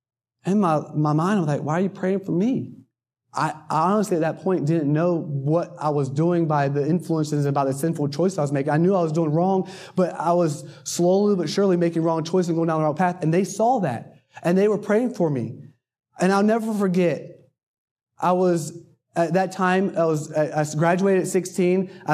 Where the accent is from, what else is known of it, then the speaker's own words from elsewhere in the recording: North Carolina, United States; See, I grew up in North Carolina, went to church every Sunday as a little boy, started going to church at 4 years old.